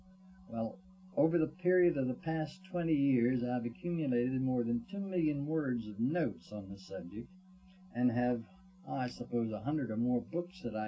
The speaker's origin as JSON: {"language": "English", "town": "Emmitsburg", "region": "Maryland", "country": "United States", "tie": "born there", "said": "I was born in Emmitsburg, as I've said, which is about 8 miles away from the Gettysburg battlefield"}